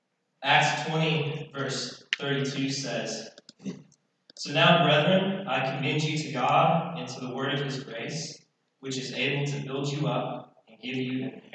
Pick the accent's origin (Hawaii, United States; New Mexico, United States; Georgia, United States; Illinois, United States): New Mexico, United States; I grew up in New Mexico. My family... we weren't believers while I was growing up. We attended a Methodist church growing up